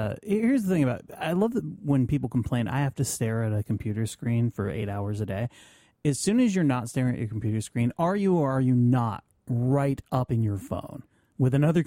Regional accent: Northeast, United States; I grew up in the Northeast, so if it's cold, I sleep very easily.

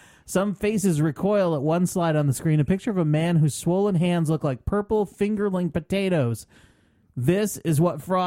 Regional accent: North Carolina, United States; You've lived your whole life in, I mean, you've moved around some, and we're from North Carolina, and you had some sort of winter there.

